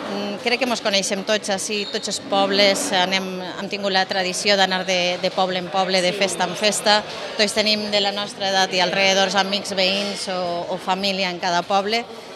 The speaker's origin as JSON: {"language": "Catalan", "town": "Moncofa", "region": "Valencian Community", "country": "Spain", "tie": "born there", "said": "jo he nascut en Moncofa, he nascut a Castelló, visc en Moncofa"}